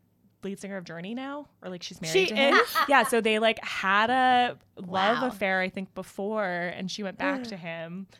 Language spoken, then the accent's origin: English; Hawaii, United States; now in New York, United States; I grew up very far away from New York. I grew up in Hawaii, for anyone that doesn't know that, which like does not have fashion really.